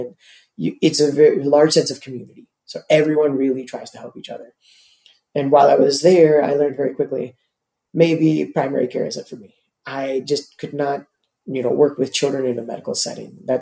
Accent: Toronto, Ontario, Canada; also born or lived in Mumbai, India; I was born in Mumbai, India, but I grew up in Toronto, as you can see right over there, the center of mass.

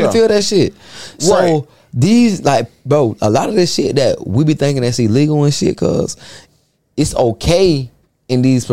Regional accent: Tennessee, United States; I'm not from Jacksonville. I'm from Tennessee.

